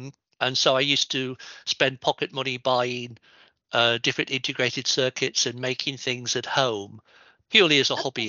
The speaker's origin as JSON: {"language": "English", "region": "North East England", "country": "United Kingdom", "tie": "born or raised there", "said": "I was born in County Durham in the northeast of England, and went to the senior school in Weardale in Walsingham, Walsingham Comprehensive School, as it was known then."}